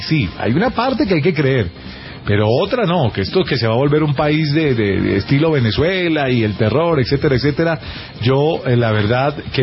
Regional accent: Colombia; A mí, como colombiano

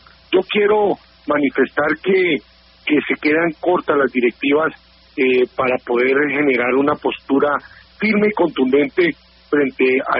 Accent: Colombia

